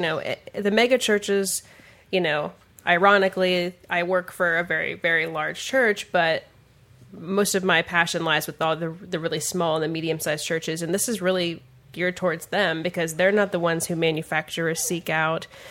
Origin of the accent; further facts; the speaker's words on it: Missouri, United States; born there; Yeah, I was born on the Missouri side, so...